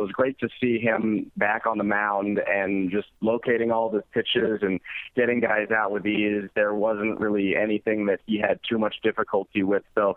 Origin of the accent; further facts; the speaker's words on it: Los Angeles, California, United States; I'm actually from Los Angeles